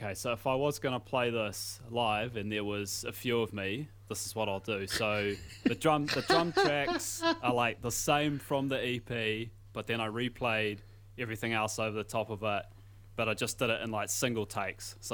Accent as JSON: {"language": "English", "town": "Waiheke Island", "region": "Auckland", "country": "New Zealand", "tie": "born or raised there", "lives_now": "Dunedin, New Zealand", "said": "I grew up on Waiheke Island. Just studying down in Otipoti at the moment."}